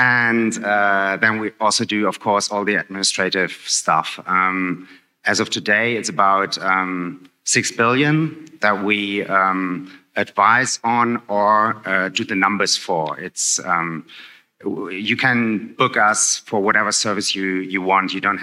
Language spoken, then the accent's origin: English; Hamburg, Germany; I'm from Hamburg.